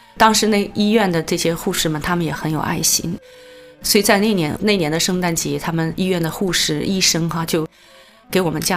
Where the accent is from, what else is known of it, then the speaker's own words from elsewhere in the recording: China; 因为我们中国人是比较讲礼尚往来，我是没有能力去偿还你们。